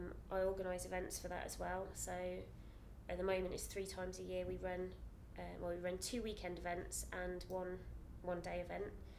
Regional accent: Sharnbrook, East of England, United Kingdom; also born or lived in Rushden / Leicester; I grew up initially in a little village called Sharnbrook in Bedfordshire until I was about 6. Then I lived in Rushden, Northamptonshire for about 4 years

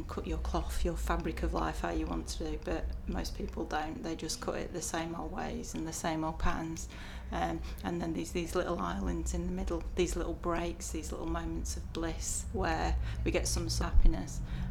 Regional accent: Sheffield, Yorkshire and the Humber, United Kingdom; I was born in Sheffield. I suppose originally sort of very sort of working class sort of background, you know, my sort of dad was a steel worker and both my grandfathers were steel workers, both my grandmothers were domestics

